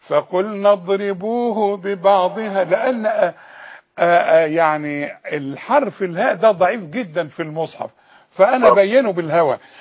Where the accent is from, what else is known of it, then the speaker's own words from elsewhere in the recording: Sharqia Governorate, Egypt; also born or lived in Cairo; والله اصلا انا من الشرقية وبحب الشراجوة.